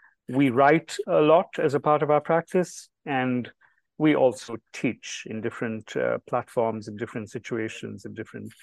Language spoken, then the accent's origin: English; Delhi, India; But Jibesh and I, born and raised in Delhi, and we received our education entirely in Delhi, so we are very Delhi people.